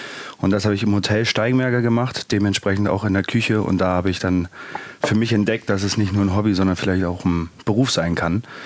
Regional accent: Duvenstedt, Hamburg, Germany; Ich bin in Duvenstedt aufgewachsen

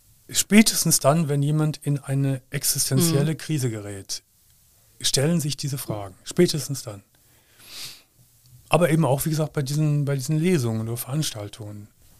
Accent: Gummersbach, North Rhine-Westphalia, Germany; Ich komme ja leider aus Gummersbach.

